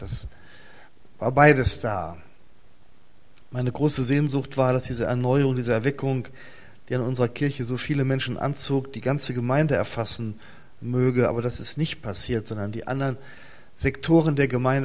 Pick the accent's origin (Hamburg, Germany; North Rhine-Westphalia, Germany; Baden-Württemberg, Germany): North Rhine-Westphalia, Germany; Ich bin also gebürtiger Westfale, im östlichsten Teil dieses alten Westfalen geboren. Heute gehört das ja zu Nordrhein-Westfalen an der Weser. Habe dort meine Schule hinter mich gebracht